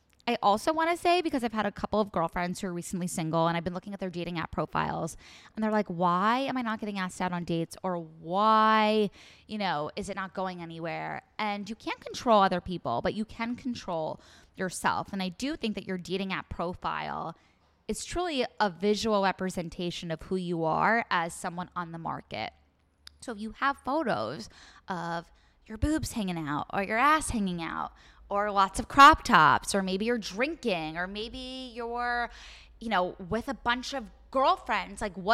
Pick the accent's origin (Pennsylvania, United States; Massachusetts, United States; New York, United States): New York, United States; New York City; Like, I came from privilege. My husband did not. I came from New York City.